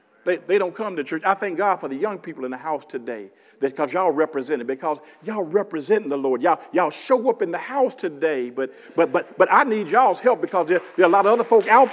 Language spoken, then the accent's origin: English; Memphis, Tennessee, United States; I'm from Memphis.